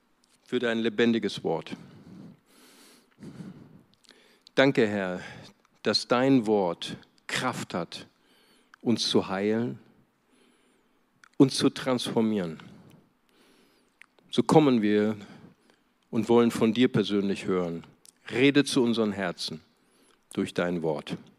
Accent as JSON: {"language": "German", "town": "Bonn", "region": "North Rhine-Westphalia", "country": "Germany", "said": "ich komme aus der Wessi-Hauptstadt Bonn."}